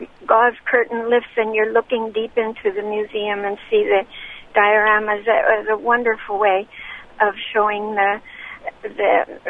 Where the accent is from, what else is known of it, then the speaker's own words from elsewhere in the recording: St. Louis, Missouri, United States; I was born in St. Louis and grew up there, and I never really knew about the mounds.